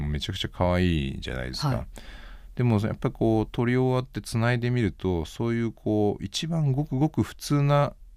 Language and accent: Japanese; Fukuoka, Japan; 僕と同じ福岡出身でなもんで、大阪弁がめちゃくちゃちょっと苦労してましたけどね